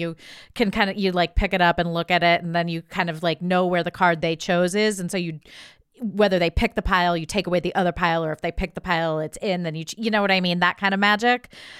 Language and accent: English; Ohio, United States; But I'm from Ohio, so, you know, it's all twisty-twirby there.